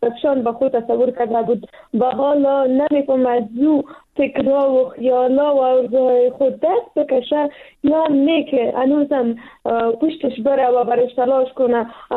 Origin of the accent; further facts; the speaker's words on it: Afghanistan; ما پشتون هستیم و یا افغان هستیم،